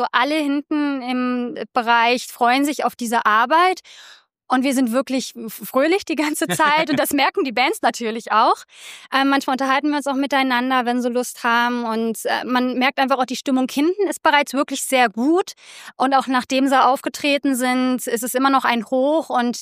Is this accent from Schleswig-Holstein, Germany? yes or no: no; Berlin, Germany; Ich komme aus Berlin.